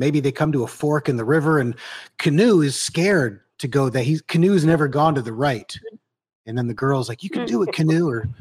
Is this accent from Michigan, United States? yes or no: yes; Detroit, Michigan, United States; moved away as an adult; now in New York, United States; I'll always feel like I'm from Detroit, but I have lived in New York long enough to kind of feel like, well, I'm close.